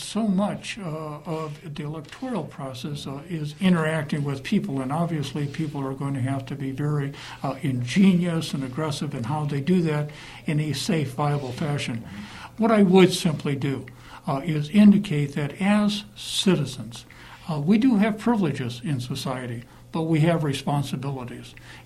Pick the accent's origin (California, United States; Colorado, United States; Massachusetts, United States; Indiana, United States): Indiana, United States; Gary; born there; What I tell people is I was born in Gary, Indiana. I live in Gary, Indiana today. This is my home. I graduated from college in Gary, Indiana.